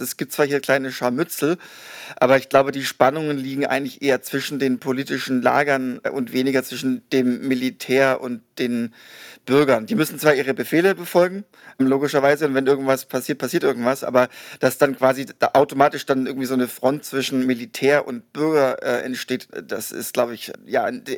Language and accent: German; Stuttgart, Baden-Württemberg, Germany; weil das meine Heimatstadt ist ursprünglich, Stuttgart